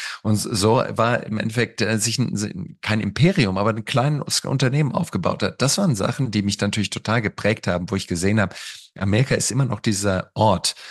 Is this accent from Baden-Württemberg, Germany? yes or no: yes; Baden-Württemberg, Germany; Schäklingen, wo ich aufs Internat gegangen bin, direkt neben Blaubeuren, auch einem der schönsten Zipfel Deutschlands. Insofern Grüße auf die Schwäbische Alb, in meine alte Heimat.